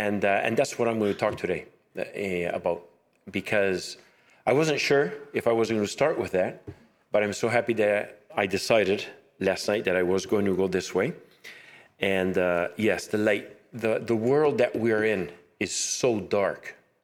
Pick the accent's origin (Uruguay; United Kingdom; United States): Uruguay; accent: Spanish; now in Canada; I'm Canadian because I'm from Canadian parents, but I was raised in Uruguay. So I've been back and forth to Canada in my whole life, maybe to this moment about 15, 18 times.